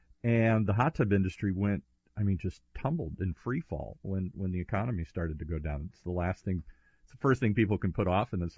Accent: Midwest, United States; I'm from the Midwest. We don't talk and share too well here.

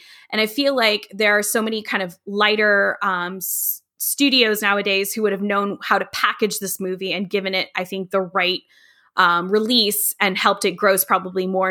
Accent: Fairfax, Virginia, United States; actually lived down the street from the house I grew up in Fairfax, Virginia. I grew up on Winford Drive.

